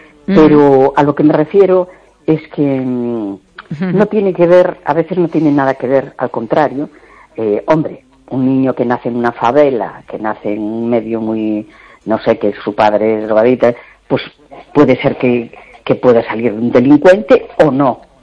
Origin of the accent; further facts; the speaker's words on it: A Coruña, Galicia, Spain; de La Coruña.